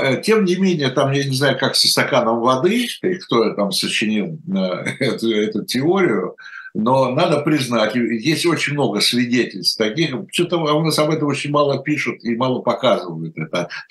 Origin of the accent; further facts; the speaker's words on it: Moscow, Russia; мы с вами москвичи, значит, хорошо знаем Москву